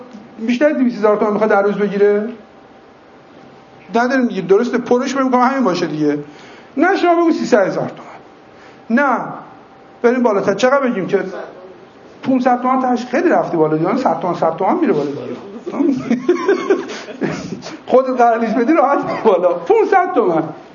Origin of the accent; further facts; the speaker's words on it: Iran; also born or lived in Tabriz / Hamadan; من در بین فرهنگ تبریز و همدان تربیت شدم. شما فکر کنید چی میشه؟ یه کسی که بین تبریز و همدان فرهنگ ذهنیش خانوادگی شکل گرفته باشه،